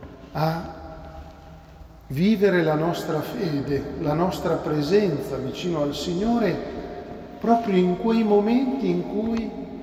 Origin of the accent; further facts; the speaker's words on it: Quingentole, Lombardy, Italy; quando ero piccolo, forse adolescente, non mi ricordo bene la data, quando le suore del mio paesino di Quingentole